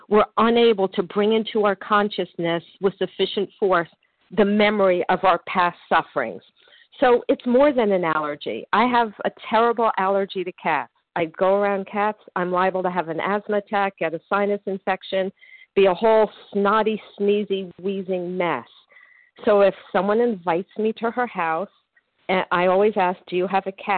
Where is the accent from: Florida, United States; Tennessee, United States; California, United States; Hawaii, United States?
Florida, United States; Miami; I grew up in Miami, went to the beach a lot, got a really nasty sunburn a couple times.